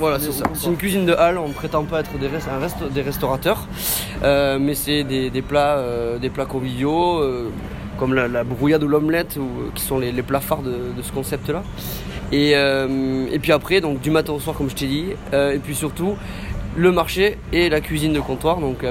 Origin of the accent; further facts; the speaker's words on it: Nouvelle-Aquitaine, France; born there; Je suis né au Pays Basque